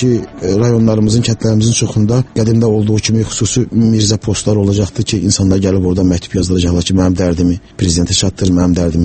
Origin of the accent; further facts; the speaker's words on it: Shusha, Karabakh, Azerbaijan; also born or lived in Hindar; Doğulmuşam Qarabağda, böyümüşəm, uşaqlığım keçib Şuşada. Amma özüm Qarabağın Hindar kəndində doğulmuşam. Uşaqlıq illərim keçib Şuşada, 70-ci illərin əvvəllərində, 70-ci ildə elə. Bakıya köçmüşük